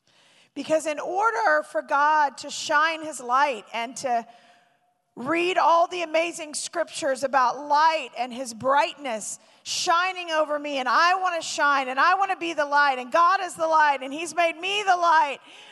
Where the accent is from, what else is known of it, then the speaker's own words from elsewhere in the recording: Arkansas, United States; also born or lived in Tulsa, Oklahoma; So I grew up, I was born in Northwest Arkansas.